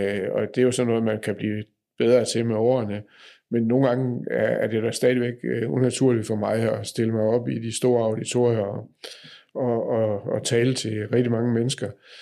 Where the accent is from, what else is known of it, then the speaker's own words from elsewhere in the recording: Nørre Sundby, North Denmark Region, Denmark; nu er jo en af mine gamle venner fra Nørre Sundby, hvor jeg er opvokset